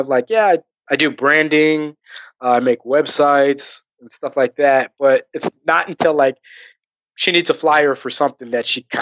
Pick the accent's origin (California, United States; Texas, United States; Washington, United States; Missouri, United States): California, United States; Riverside; Riverside, California.